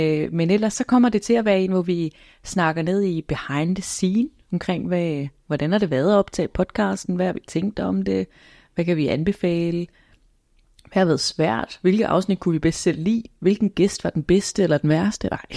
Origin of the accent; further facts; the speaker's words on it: Jutland, Denmark; Hov, jeg er altså også fra Jylland.